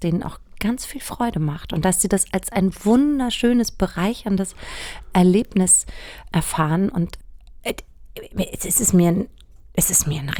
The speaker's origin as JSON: {"language": "German", "region": "Bavaria", "country": "Germany", "tie": "born or raised there", "said": "Und ich bin in Bayern zur Schule gegangen. Also ich wurde eingeschult 1978 und habe 92 Abitur gemacht."}